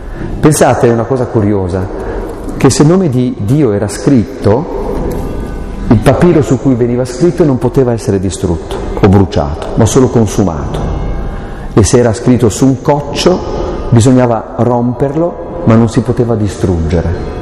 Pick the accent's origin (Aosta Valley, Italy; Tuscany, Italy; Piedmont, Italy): Aosta Valley, Italy; io sono contento in quanto valdostano